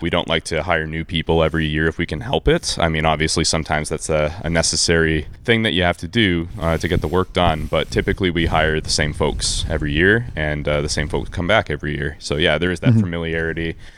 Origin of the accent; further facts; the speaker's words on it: Canada; So, you know, I mean, we're a Canadian family through and through. I mean, neither of my parents immigrated or anything like that.